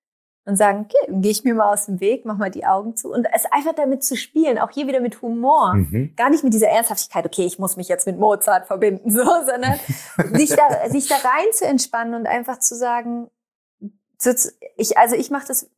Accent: Minden, North Rhine-Westphalia, Germany; Minden, represent.

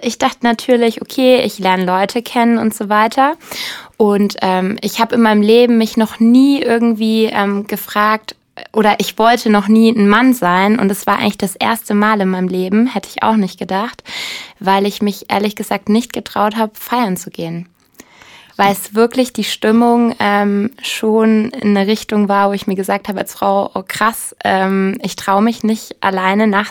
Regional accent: Bavaria, Germany; also born or lived in Munich; ich komme ursprünglich aus Bayern und habe jetzt in München gewohnt

